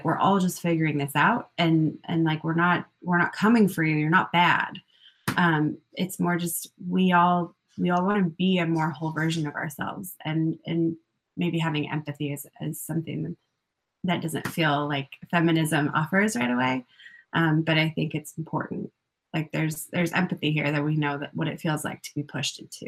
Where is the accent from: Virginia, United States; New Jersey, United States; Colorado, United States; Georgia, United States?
Colorado, United States; And then it's like, I grew up in Colorado.